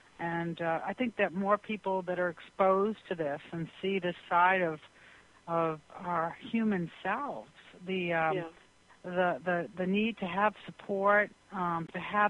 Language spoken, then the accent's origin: English; Boston, Massachusetts, United States; and we're both from Boston, and this event just happened.